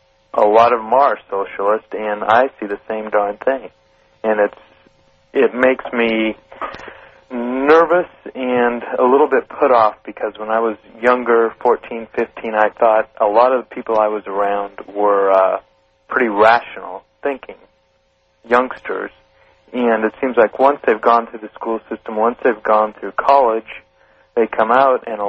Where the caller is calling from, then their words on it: Portland, Oregon, United States; I'm calling from Portland on 1190KEX.